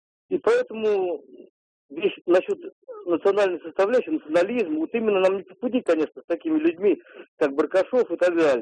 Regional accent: Moscow Oblast, Russia; Я из Подмосковья.

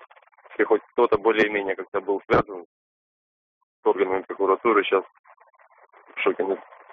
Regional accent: Saratov, Saratov Oblast, Russia; я из Саратова.

